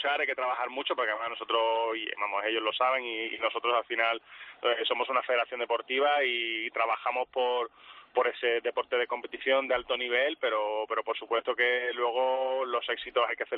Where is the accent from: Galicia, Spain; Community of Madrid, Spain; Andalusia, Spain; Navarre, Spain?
Andalusia, Spain; Cádiz; Iba dirección Cádiz, que es de donde yo soy.